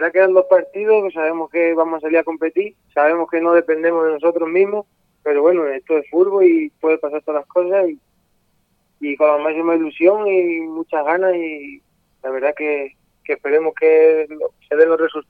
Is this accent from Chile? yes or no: no; Arroyomolinos de León, Andalusia, Spain; Sí, soy de Arroyo Molino de León, pero estoy ya, perdón, desde hace unos años viviendo en Cabeza de Vaca.